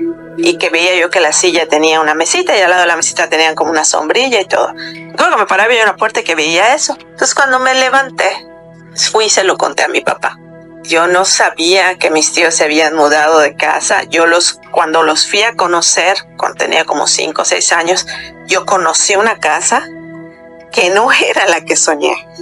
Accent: Yucatán, Mexico; now in Canada; yo soy mexicana y soy de Yucatán, pero ya tengo 3 años viviendo aquí en Canadá.

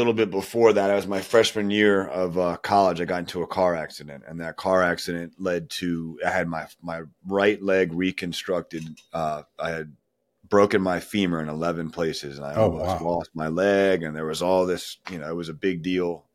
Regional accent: Waldorf, Maryland, United States; Waldorf, Maryland. That's right. You're in Virginia. So we're in Maryland. I grew up in Waldorf. I never left the area. Not very well traveled, but very good, normal childhood.

